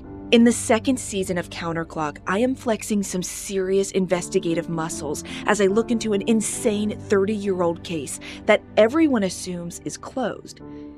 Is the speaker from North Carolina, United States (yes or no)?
yes; North Carolina, United States; It's an investigative series that focuses on an unsolved murder in my hometown in North Carolina.